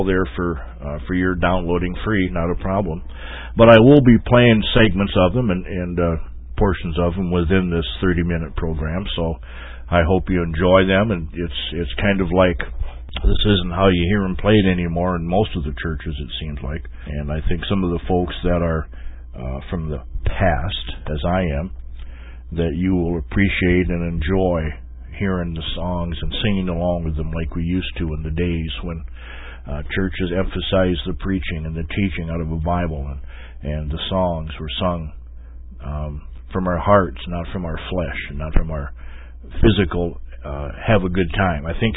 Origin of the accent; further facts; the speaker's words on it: South Dakota, United States; now in North Dakota, United States; I'm speaking to you from the Dakotas, more specifically North Dakota, although I am originally from South Dakota, and you can't take the Dakota out of a person